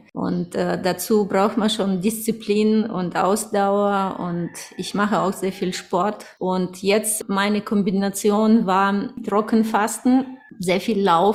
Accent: Kazakhstan; now in Germany; Ich bin in Kasachstan geboren und aufgewachsen und 1993 kamen wir nach Deutschland. Ich lebte ja über 20 Jahren oder mehr in Deutschland

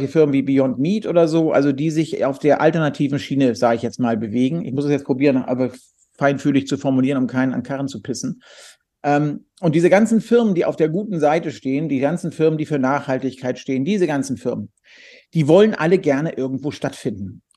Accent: Germany; ich komme aus Deutschland

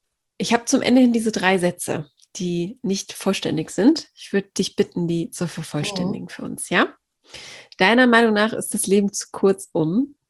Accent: North Rhine-Westphalia, Germany; Ich komme ja aus dem Ruhrgebiet

